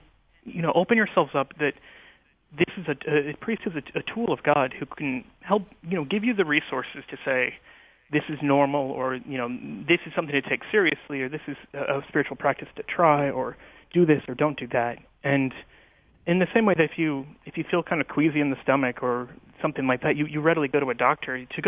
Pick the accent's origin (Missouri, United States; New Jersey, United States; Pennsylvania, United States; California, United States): Missouri, United States; Kansas City; also born or lived in Washington, D.C. / Northern Virginia; now in Kansas City, United States; I grew up in the Diocese of Kansas City, St. Joseph. I went to high school and college in Kansas City in Kansas, where I'm studying now. And then I moved out to Washington, D.C.